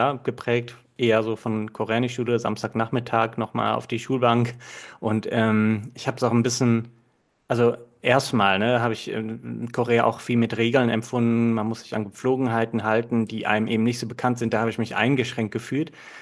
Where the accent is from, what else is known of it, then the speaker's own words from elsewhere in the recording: Cologne, North Rhine-Westphalia, Germany; meiner Heimatstadt von Köln